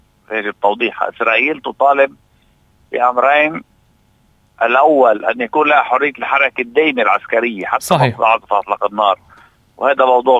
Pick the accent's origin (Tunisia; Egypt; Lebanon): Lebanon; سنبقى كلبنانيين جاهزين لموضوع الدبلوماسي،